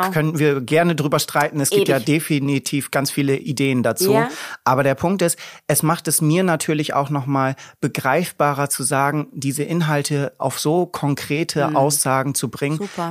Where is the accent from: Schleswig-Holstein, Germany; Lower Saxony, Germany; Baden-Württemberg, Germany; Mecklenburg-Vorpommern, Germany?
Lower Saxony, Germany; ich bin 26 Jahre alt, ich komme aus Ostfriesland, nu studiere ich in Orlenborg.